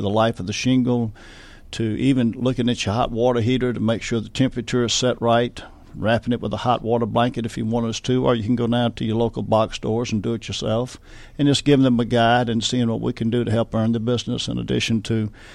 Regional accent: Augusta, Georgia, United States; accent: southern; You can tell by my southern accent, I'm not from New Jersey. But coming from Augusta, Georgia

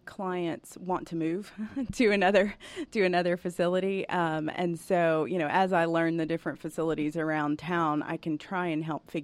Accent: Atlanta, Georgia, United States; I grew up here in Atlanta, actually, and went to school out in Gwinnett County

